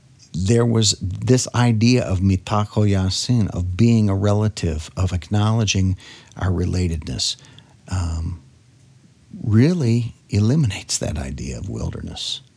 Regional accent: Nebraska, United States; also born or lived in Texas; now in South Dakota, United States; I grew up on the Great Plains, Nebraska, and lived in the panhandle of Texas for a while, and now, of course, have lived in South Dakota for a long time.

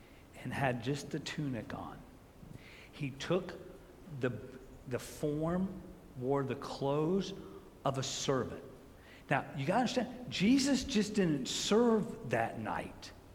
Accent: Florida, United States; also born or lived in New York; when I was growing up, when we moved from New York to Florida

